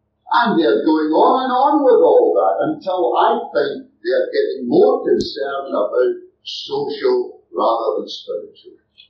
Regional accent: Australia; I don't come from New Zealand. I come from a better country than New Zealand. I come from Australia. It's bigger, it's brighter, it's better.

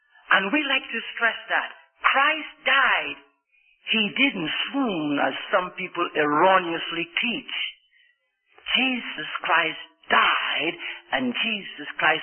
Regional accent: Scotland, United Kingdom; after I came from Scotland

